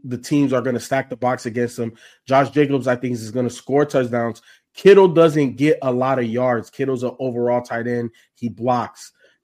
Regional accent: Miami, Florida, United States; For me, growing up in Miami, I hated Vinny Testaverde, bro.

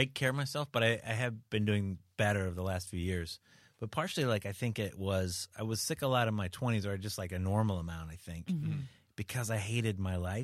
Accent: Webster Groves, Missouri, United States; I grew up in St. Louis.

